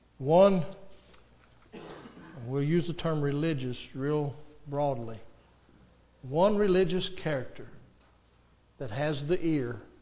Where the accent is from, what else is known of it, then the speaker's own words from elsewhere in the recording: United States; And I'm an American, I'm 21, and I have the right to express my opinion.